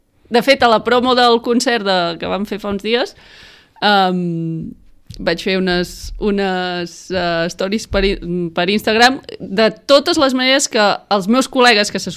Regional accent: Fornells, Catalonia, Spain; born there; la casa de quan vaig néixer, diguéssim, és a Fornells, i la casa de la meva mare és a Fornells

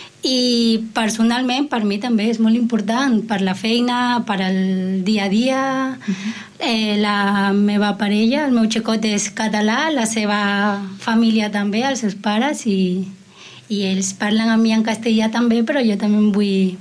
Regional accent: Ecuador; Catalan is a second language; now in Esplugues de Llobregat, Spain; Jo soc d'Equador.

